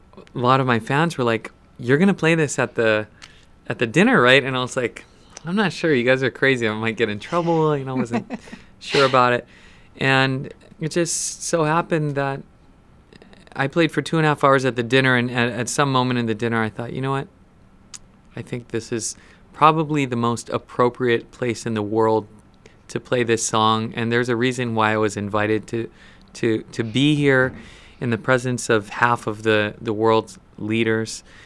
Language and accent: English; Hawaii, United States; But my mother is from Hawaii. I'm born and raised there. And my culture is Hawaiian.